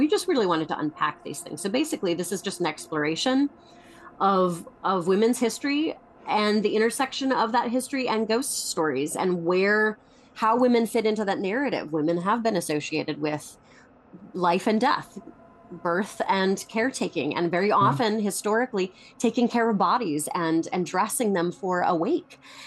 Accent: Ohio, United States; I grew up in Ohio, so but I grew up in rural Ohio, and so everyone has a bit of a little bit of a twang

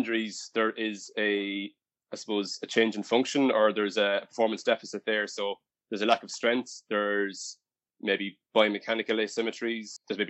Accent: Ballinamore, Connacht, Ireland; My dad moved to my hometown, Ballinamore, in 1964, and he was a teacher.

